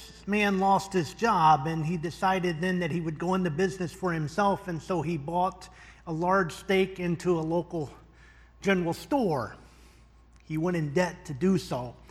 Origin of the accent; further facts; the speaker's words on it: the South, United States; born there; which is somewhat ironic since I'm a Southerner by birth. And even as a child growing up in the 70s, Robert E. Lee was still very prominent in some parts of the South.